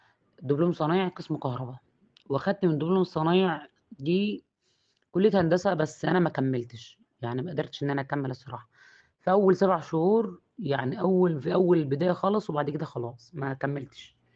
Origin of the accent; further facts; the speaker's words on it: Mansoura, Dakahlia, Egypt; أنا من منصورة، مركز الجمالة الأهلية